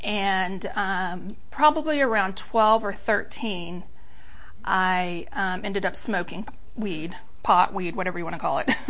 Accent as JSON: {"language": "English", "town": "East Point", "region": "Georgia", "country": "United States", "tie": "born or raised there", "also_born_or_lived": "Jonesboro", "said": "I was born in East Point, Atlanta. We lived in East Point, and then we lived in Jonesboro."}